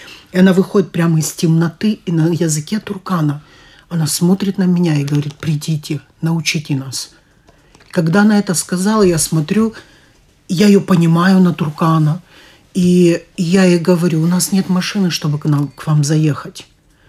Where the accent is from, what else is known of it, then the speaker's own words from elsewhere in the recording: United States; Я вообще выросла в Америке. 30 лет прожила в Америке